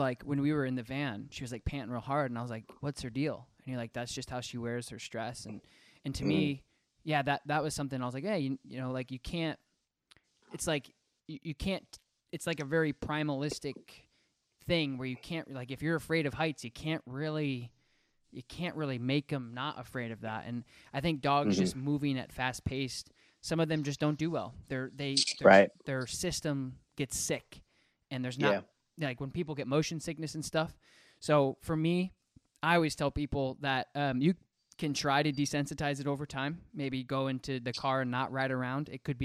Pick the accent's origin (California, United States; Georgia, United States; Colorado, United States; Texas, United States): Colorado, United States; born there; I was born in Colorado. My dad has instilled like innate, passionate feelings with the mountains. And I just love being like a little mountain town.